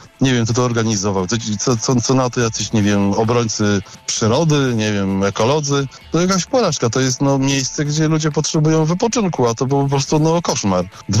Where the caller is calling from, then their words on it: Szczecin, West Pomeranian Voivodeship, Poland; jestem słuchaczem ze Szczecina.